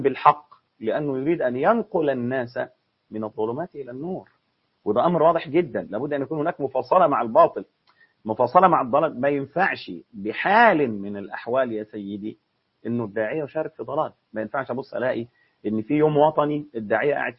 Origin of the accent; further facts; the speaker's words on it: Egypt; في مثل عندنا في مصر كده يقول لك إيه